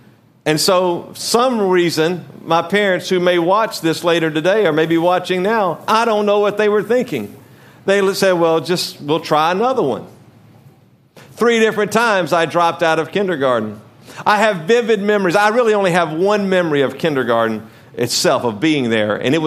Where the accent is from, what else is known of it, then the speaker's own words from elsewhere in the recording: Louisiana, United States; and then I was raised in Louisiana, which is the second from the bottom.